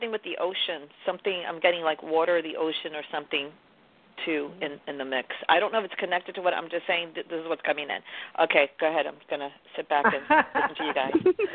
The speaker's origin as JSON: {"language": "English", "town": "New York City", "region": "New York", "country": "United States", "tie": "born or raised there", "said": "New York has been such a comfort. It's always been like a friend to me because it's my hometown."}